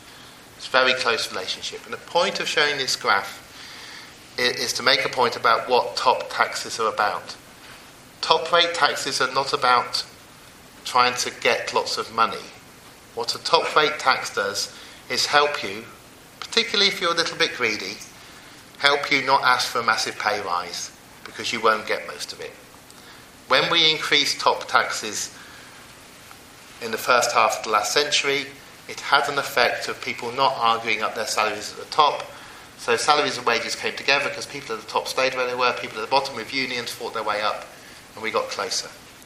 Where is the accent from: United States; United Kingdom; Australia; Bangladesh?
United Kingdom; Oxford, South East England; moved away as an adult; I grew up in Oxford. I left at 18. I've been back for 9 months. It's a really interesting ethnographic study to walk into the town you grew up, but into a different part of it.